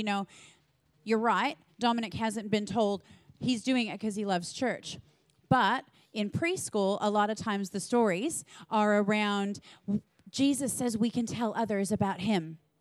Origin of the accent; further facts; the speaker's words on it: United States; I know I'm American and slightly more forward